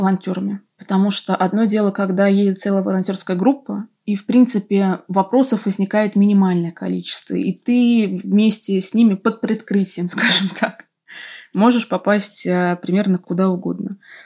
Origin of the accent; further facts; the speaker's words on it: Moscow, Russia; всем, в общем-то, говорила, что «Привет … из Москвы».